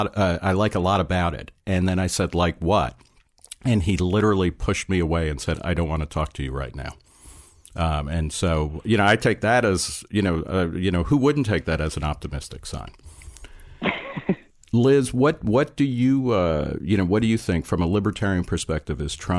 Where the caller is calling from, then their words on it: Ohio, United States; I'm talking from Ohio.